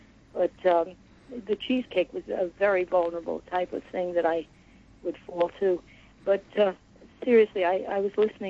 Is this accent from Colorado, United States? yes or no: no; New York, United States; I'm from Long Island, too, like Noel, and I kind of related to what she said.